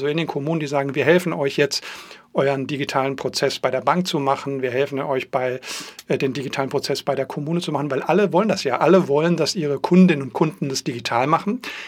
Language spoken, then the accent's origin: German; North Rhine-Westphalia, Germany; in meiner Heimatstadt in Westfalen